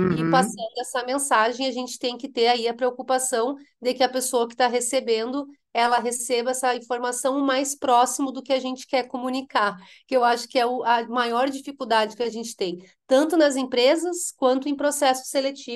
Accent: Rio Grande do Sul, Brazil; moved away as an adult; now in São Paulo, Brazil; Sou gaúcha, o sotaque não disfarça, né? Mas estou aqui em São Paulo já fazem 7 anos.

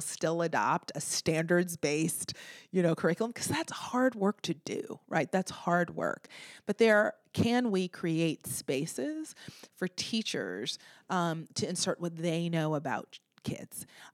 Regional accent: Boston, Massachusetts, United States; keep in mind I'm from Boston

